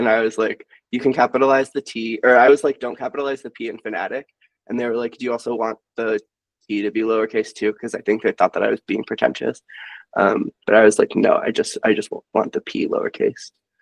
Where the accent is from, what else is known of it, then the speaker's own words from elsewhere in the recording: Pittsburgh, Pennsylvania, United States; I'm from Pittsburgh, which is like so sporty, and the Pirates are not a good team, but like you have to root for them if you live there.